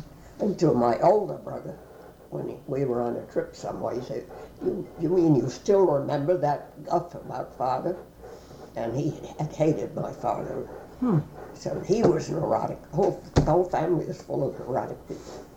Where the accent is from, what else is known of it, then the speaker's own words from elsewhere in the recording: Manhattan, New York, United States; I grew up in Manhattan in the winter, and in the summer we went to Cold Spring Harbor, Long Island, and I was always much happier there.